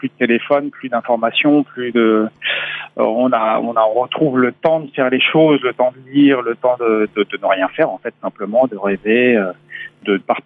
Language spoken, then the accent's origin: French; Saint-Brieuc, Brittany, France; je suis de Saint-Brieuc, j'ai toujours baigné dans ce milieu-là, j'ai toujours fait du bateau.